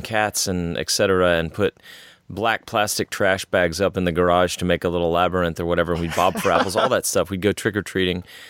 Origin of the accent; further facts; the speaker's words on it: Texas, United States; You know, growing up in Texas, my family spent half their time on the Gulf Coast because that's where one part was from, and half the time in Central Texas